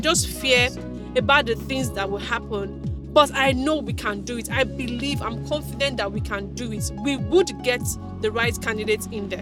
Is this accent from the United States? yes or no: no; Nigeria; Yes, just want to put that out. I'm a Nigerian